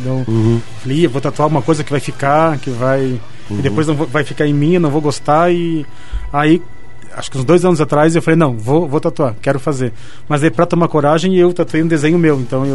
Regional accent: Santa Rosa de Viterbo, São Paulo, Brazil; Eu sou, assim, meus pais estão peruanos, minhas irmãs argentinas, e eu e meu irmão nascemos no interior de São Paulo. Eu sou de uma cidade chamada Santa Rosa de Viterbo, que é próxima a Ribeirão Preto.

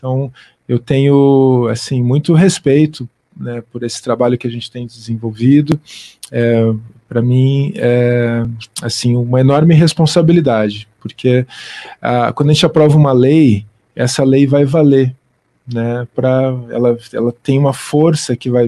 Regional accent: Curitiba, Paraná, Brazil; eu sou de Curitiba, né? Nasci aqui, tenho família aqui, minhas filhas nasceram, estão vivendo e crescendo aqui em Curitiba, e tenho muitas raízes aqui na cidade.

